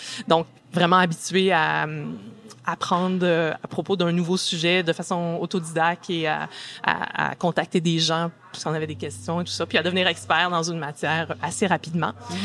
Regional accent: Quebec, Canada; now in United Kingdom; on parlait tout à l'heure qu'on est des Québécois, mais je me décris vraiment plus comme une citoyenne du monde, parce que justement on a vécu un peu partout dans le monde.

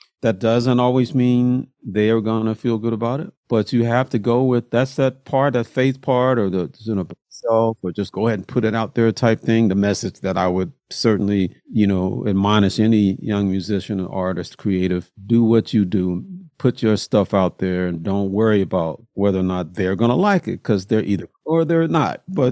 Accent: Memphis, Tennessee, United States; now in Houston, United States; I'm from Memphis, but Texas Southern. So now I'm in Houston.

